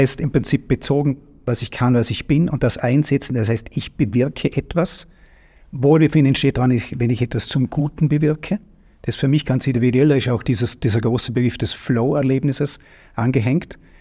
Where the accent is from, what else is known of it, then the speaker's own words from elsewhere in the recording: Ludesch, Vorarlberg, Austria; Ich bin in Ludesch aufgewachsen, habe mich immer engagiert.